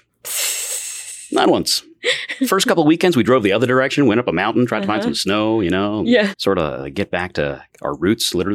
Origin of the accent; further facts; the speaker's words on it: Flushing, New York, United States; Yeah, born and raised in Flushing.